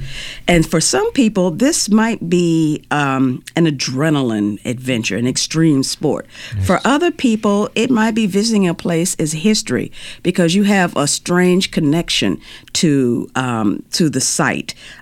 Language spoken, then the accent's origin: English; St. Louis, Missouri, United States; I grew up in St. Louis, and my brothers and I would go out on our adventures, or exploring, as we would call it.